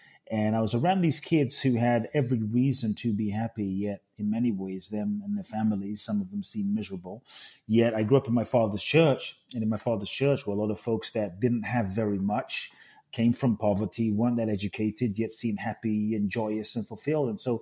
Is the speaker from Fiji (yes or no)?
no; London, United Kingdom; also born or lived in Ghana; now in United States; My father is from Ghana. My mother is Japanese. I grew up in London, live in the US. So I feel like I'm from everywhere and nowhere.